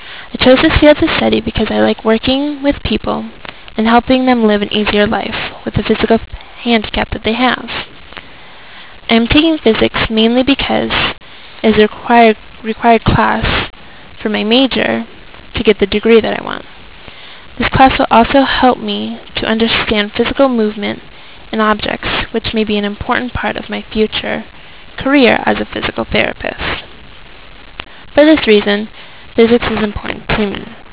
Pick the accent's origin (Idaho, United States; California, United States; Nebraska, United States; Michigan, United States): California, United States; San Diego; also born or lived in Vista / Spring Valley; I'm from San Diego, but I've lived many places throughout San Diego County my entire life. I was born in the North County in Vista, and I lived there until I was about 6 years old.